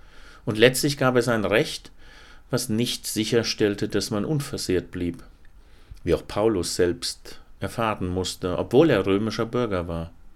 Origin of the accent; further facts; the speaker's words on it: Hesse, Germany; im hessischen Hinterland, wo ich herkomme